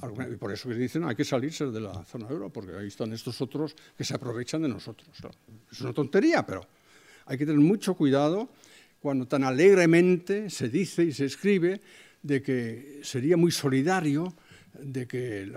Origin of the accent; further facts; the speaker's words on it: Germany; si yo como alemán que vivo en Alemania no tengo ninguna influencia sobre la política fiscal